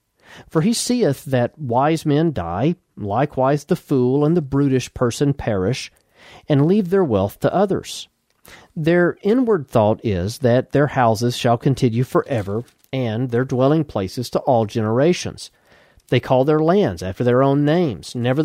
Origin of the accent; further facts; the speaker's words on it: Moody, Alabama, United States; I grew up in Moody, Alabama, and Moody was named after a man whose last name was Moody.